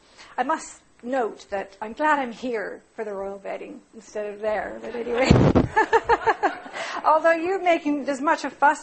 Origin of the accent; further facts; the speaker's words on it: Cranbrook, British Columbia, Canada; also born or lived in Vancouver Island; I grew up in British Columbia. We lived, as was mentioned, we lived in a small, snowy town in the Rocky Mountains called Cranbrook until I was 10. And then we moved to the rainy west coast, to Vancouver Island, and a semi-rural suburban community on the sea outside Victoria.